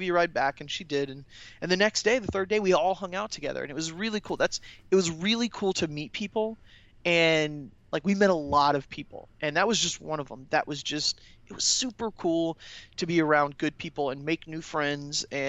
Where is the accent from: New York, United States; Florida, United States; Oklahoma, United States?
Florida, United States; I'm from Florida. Love Florida. I've been here my whole life.